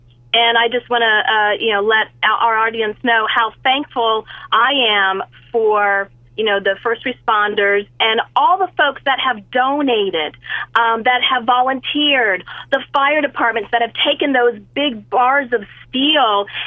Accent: Florida, United States; You know, I'm from Central Florida. I've been in touch with relatives and friends

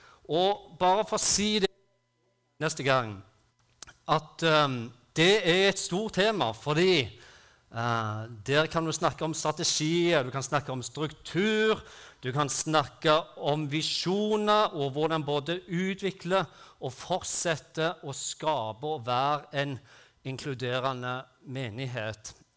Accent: Bryne, Rogaland, Norway; jeg har vokst opp på Bryne, og det hører dere sikkert på dialekten. Jeg har en veldig avsleven dialekt

